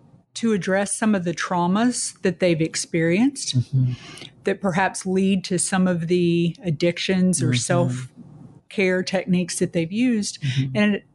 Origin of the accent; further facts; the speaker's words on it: Tennessee, United States; also born or lived in overseas; I did. I grew up mainly in Middle Tennessee and went to a very small church in Middle Tennessee that had its own first, I would say, in Middle Tennessee.